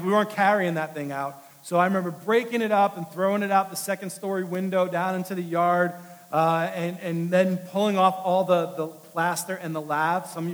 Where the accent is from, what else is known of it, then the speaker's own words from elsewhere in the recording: New York City, New York, United States; my father and I started a project in my old house where I grew up in New York City.